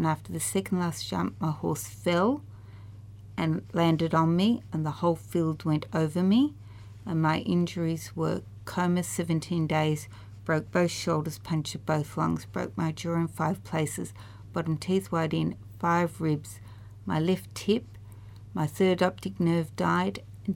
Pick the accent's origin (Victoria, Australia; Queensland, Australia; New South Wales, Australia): Victoria, Australia; Buchan; I was born and bred in Buchan.